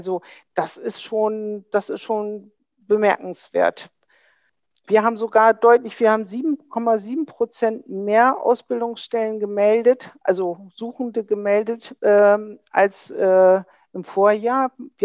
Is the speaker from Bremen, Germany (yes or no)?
yes; Bremen, Germany; Das sage ich ganz überzeugt als Bremerin.